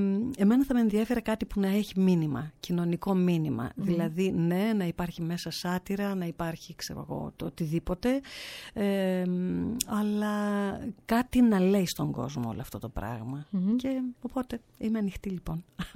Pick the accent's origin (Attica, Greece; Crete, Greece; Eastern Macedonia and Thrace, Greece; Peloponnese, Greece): Eastern Macedonia and Thrace, Greece; η καταγωγή μου είναι από τον Εύρο, από ένα χωριό της επαρχίας Δημοτήχου.